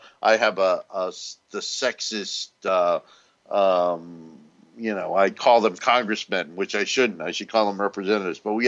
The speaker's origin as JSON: {"language": "English", "region": "New Jersey", "country": "United States", "tie": "born or raised there", "said": "Frank Pallone from my home state of New Jersey, 2nd District"}